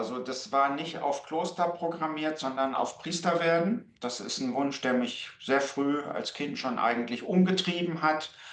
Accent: Hildesheim, Lower Saxony, Germany; Ich bin gebürtiger Hildesheimer. Also das ist ungefähr eine halbe Stunde entfernt von Hannover

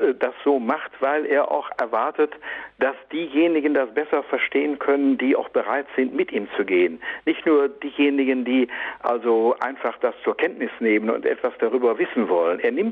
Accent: Emmerich, North Rhine-Westphalia, Germany; Und so war ich also Niederländer. Das war aber in Emmerich, wo ich herkomme, überhaupt nichts Besonderes.

